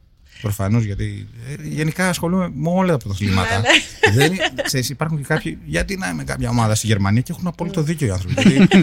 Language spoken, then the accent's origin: Greek; Northern Greece, Greece; γιατί είμαι από τη Βόρεια Ελλάδα.